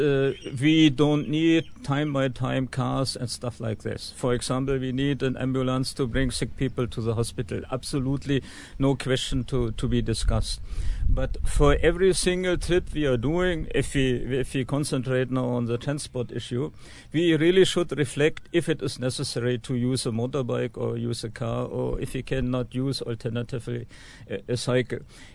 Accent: Germany; English is a second language; now in Oroville, United States; I'm from Germany and I live in Oroville almost 18 years.

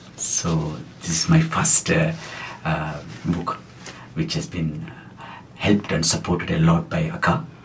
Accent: Kuilapalayam, Tamil Nadu, India; I am from Kuilapalayam village.

